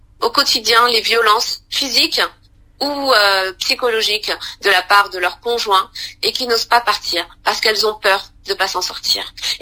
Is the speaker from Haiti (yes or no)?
no; France; Mais pourquoi on n'arriverait pas à mettre ces structures aussi chez nous, en France?